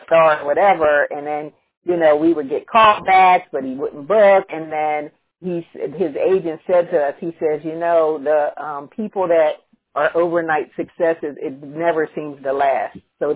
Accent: Georgia, United States; from Georgia.

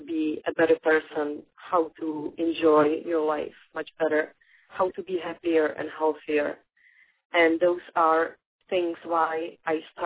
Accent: Prague, Czechia; English is a second language; now in United States; I am not Native American, so I am from Czech Republic originally, from Prague. I've been living in the United States over 9 years

